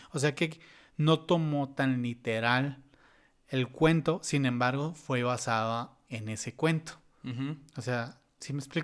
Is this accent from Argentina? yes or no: no; Mexico; Nosotros como mexicanos.